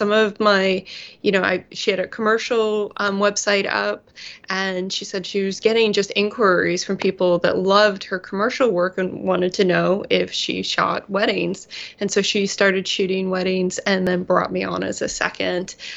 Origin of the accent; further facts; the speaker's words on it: Denver, Colorado, United States; moved away; I grew up in Denver for the most part and then moved out to California.